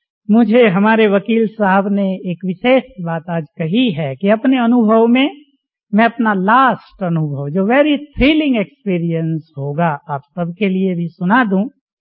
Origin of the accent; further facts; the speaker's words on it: Muzaffarnagar, Uttar Pradesh, India; वो ऐसा एरिया है जहाँ हमारा नेटिव प्लेस है, मुजफ्फरनगर मेरठ के पास, दिल्ली के बिल्कुल नजदीक, जो बहुत क्रिमिनल है आजकल